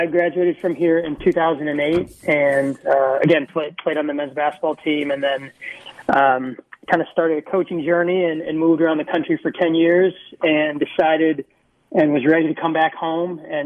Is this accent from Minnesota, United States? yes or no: yes; Minneapolis, Minnesota, United States; And, you know, I grew up in Minneapolis, this is home. And I'm so proud of being here.